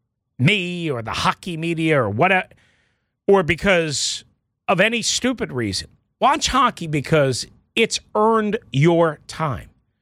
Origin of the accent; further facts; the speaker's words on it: United States; I was honest with you and I'm an American and I was pulling more for America